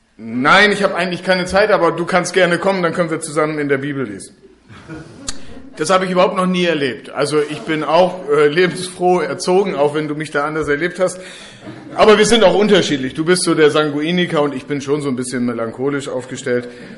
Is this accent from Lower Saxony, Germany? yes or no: yes; Lower Saxony, Germany; moved away as an adult; Ich komme aus Ostfriesland und der Zivildienst in Stuttgart, das war für mich also der erste Schritt weg von zu Hause.